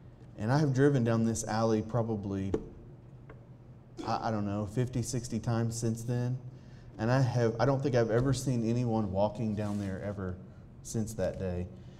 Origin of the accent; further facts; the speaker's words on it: United States; I said, yeah, I'm an American.